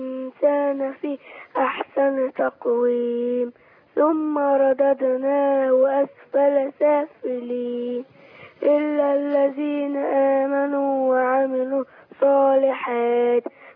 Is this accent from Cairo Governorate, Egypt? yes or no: yes; Cairo, Cairo Governorate, Egypt; أنا من القاهرة